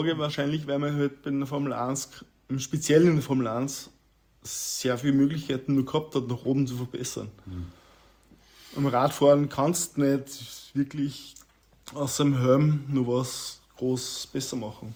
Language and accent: German; Austria; Warum er natürlich als Österreicher eine große Bedeutung hat